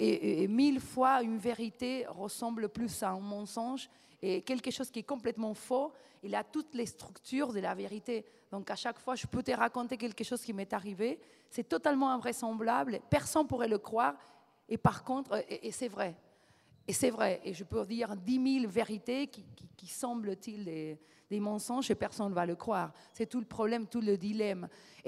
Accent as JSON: {"language": "French", "region": "Buenos Aires", "country": "Argentina", "tie": "born or raised there", "second_language": "French", "moved": "as an adult", "lives_now": "France", "said": "Comme je suis argentine, je suis née à Buenos Aires, j'ai vécu presque 30 ans et le reste de ma vie en France."}